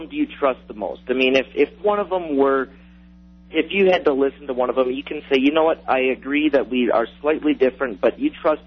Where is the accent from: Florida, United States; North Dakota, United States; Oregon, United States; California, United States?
North Dakota, United States; I'm from North Dakota.